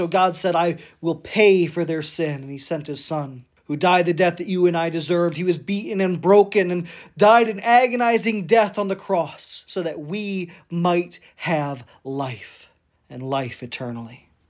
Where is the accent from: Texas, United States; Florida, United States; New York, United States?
New York, United States; Auburn; I'm from Auburn, New York